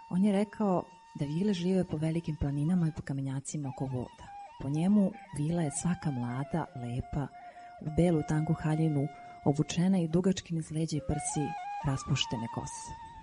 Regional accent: Pirot, Southern and Eastern Serbia, Serbia; prolazi kroz Pirot, odakle sam ja

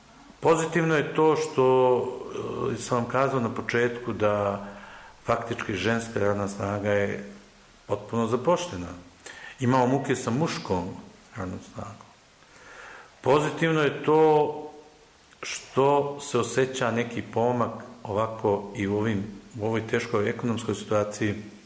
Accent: Sjenica, Šumadija and Western Serbia, Serbia; ja sam nakon 22 godine došao u Sjenici da živim ostatak života, odavde iz Sjenice sam

